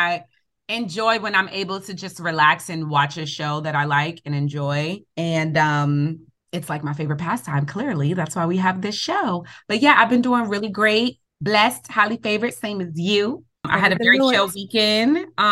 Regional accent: New York City, New York, United States; we know it growing up in New York City where they'll speak Spanish in front of you, knowing you don't speak Spanish.

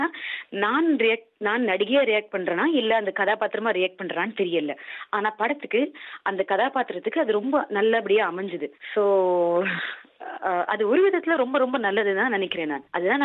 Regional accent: India; நான் இந்தியன், நான் இந்திய பெண்

